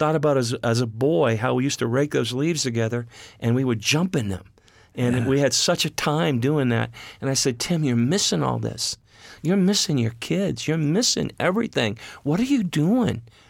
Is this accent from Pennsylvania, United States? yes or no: yes; Pennsylvania, United States; You know, we grew up in Pennsylvania.